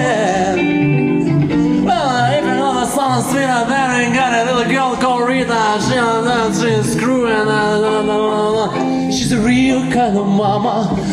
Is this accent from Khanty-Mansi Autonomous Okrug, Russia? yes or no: no; Saint Petersburg, Russia; Вот я простой питерский парень, да